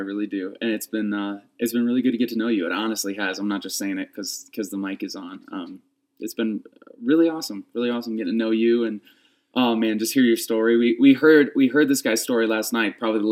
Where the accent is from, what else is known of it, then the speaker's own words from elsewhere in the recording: Chicago, Illinois, United States; also born or lived in Detroit, Michigan; So I was born outside of Detroit, grew up there for a little bit, but mainly my home has pretty much always been the city of Chicago. Nice. Grew up in the northwest suburbs of Chicago, myself, my parents, and my little sister.